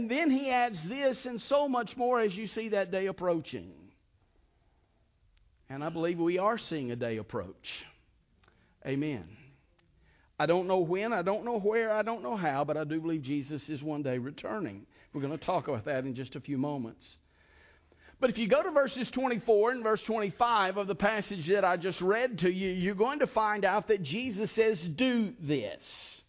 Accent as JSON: {"language": "English", "town": "Houston", "region": "Texas", "country": "United States", "tie": "born or raised there", "said": "I was born and raised in Texas. I'm a true Texan."}